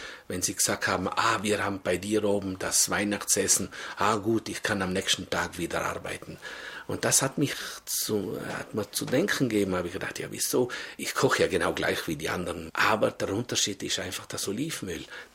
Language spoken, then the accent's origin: German; Trentino-Alto Adige, Italy; now in Switzerland